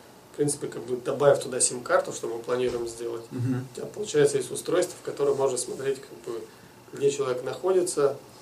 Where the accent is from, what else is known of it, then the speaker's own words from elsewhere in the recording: Perm, Perm Krai, Russia; Ну, смотри, я просто сам из Перми